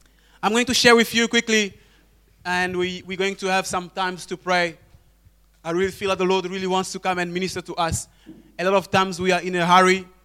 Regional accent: DR Congo; I'm originally from Congo, from DRC, and I'm very excited.

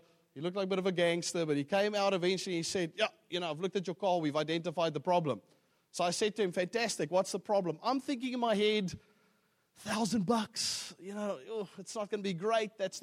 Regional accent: Johannesburg, Gauteng, South Africa; Well, I am from Johannesburg.

